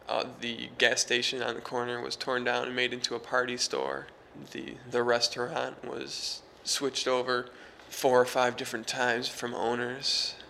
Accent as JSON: {"language": "English", "town": "Detroit", "region": "Michigan", "country": "United States", "tie": "born or raised there", "said": "I was born in Detroit, Michigan. I've lived there all my life. It's in the city, not downtown, but I've lived there for 22 years."}